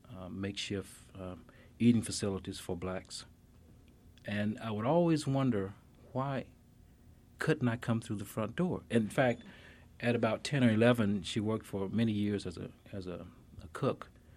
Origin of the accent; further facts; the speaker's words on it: Alabama, United States; I grew up in Mobile County in Alabama, and was basically just curious about how things were set up.